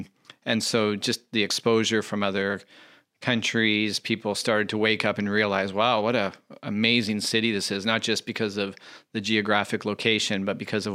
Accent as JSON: {"language": "English", "town": "Vancouver", "region": "British Columbia", "country": "Canada", "tie": "born or raised there", "said": "for when I grew up in Vancouver"}